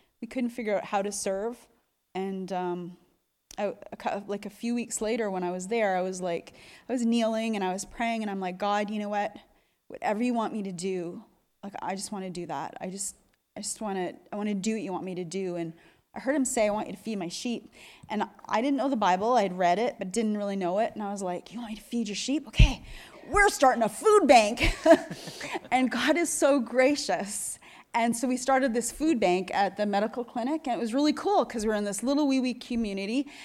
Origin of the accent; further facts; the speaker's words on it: Sudbury, Ontario, Canada; I grew up in Sudbury, Ontario. So that's Northern Ontario. And my parents went to a Presbyterian church.